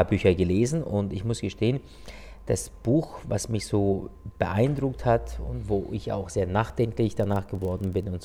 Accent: Eastern Anatolia, Turkey; now in Germany; ich bin ja, wie gesagt, in Ostanatolien geboren und wir sind auch ganz, so ganz einfach und ganz normal aufgewachsen und auch erzogen worden

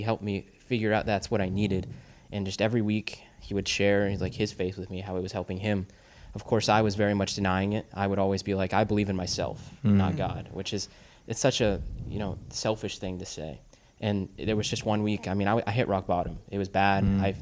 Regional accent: Texas, United States; Yeah, we're coming from Texas. We're not from the same spot, same universities, but we're college students coming from Texas.

